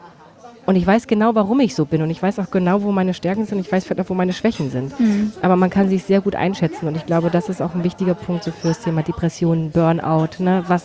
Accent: East Germany, Germany; ich komme ja aus dem Osten des Landes

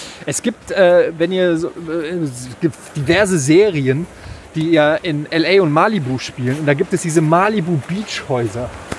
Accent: Frankfurt, Hesse, Germany; Als Frankfurter hat man das eh schon immer so

